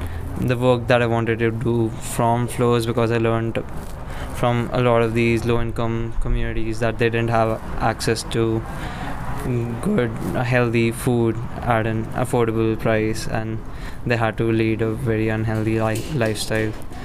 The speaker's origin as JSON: {"language": "English", "country": "India", "moved": "as an adult", "said": "I am from India. I did my bachelor's in mechanical engineering back in India"}